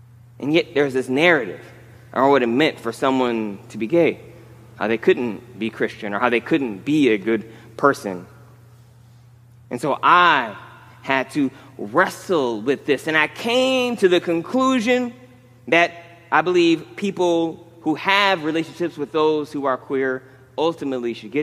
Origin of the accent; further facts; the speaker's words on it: Michigan, United States; Now, I am from the Midwest. I am from semi-rural Michigan. I will tell you that this happening in the 90s was a big deal.